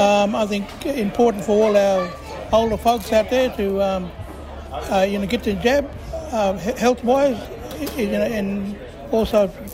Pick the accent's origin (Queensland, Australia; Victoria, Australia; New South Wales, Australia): Queensland, Australia; Winton; My mob from Akoa country up in Winton, around Winton area.